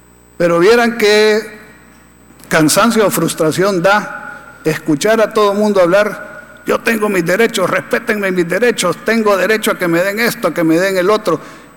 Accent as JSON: {"language": "Spanish", "country": "El Salvador", "said": "Eso no es lo que nos define como salvadoreños ni lo que nos debe definir como país."}